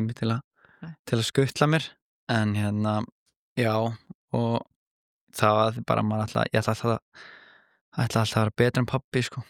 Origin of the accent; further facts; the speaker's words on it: Hafnarfjörður, Capital Region, Iceland; ég uppalinn í Hafnarfirði og hérna, öll fjölskylda minni bara, þú veist, við erum allir miklir haffinningar og hef alltaf búið í Hafnarfirði